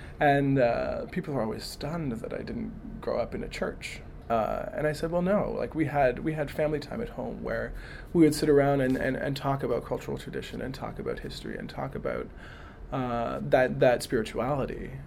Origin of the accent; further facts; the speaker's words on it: New Brunswick, Canada; come from Tobik First Nation, so Ngutkuk is what we call it, and this is in the northern west part of New Brunswick. It's a relatively small community, probably about 1,000 people on reserve.